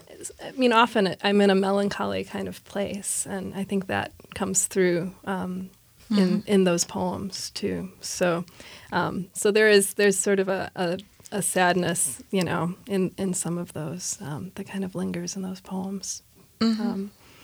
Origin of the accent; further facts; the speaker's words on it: Detroit, Michigan, United States; Well, I think growing up in Detroit, it's that really informs who I am and who I am as a writer.